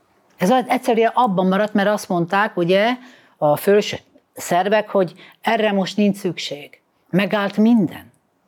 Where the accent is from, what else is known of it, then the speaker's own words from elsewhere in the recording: Slovakia; Én szlovákiai magyar vagyok. Én a magyarságomat sosem titkoltam, Mindig elmondtam, hogy magyar nemzetiségű vagyok